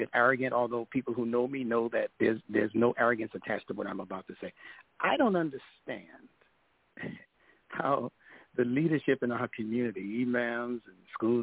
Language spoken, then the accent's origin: English; Kansas City, Missouri, United States; Kansas City, Missouri.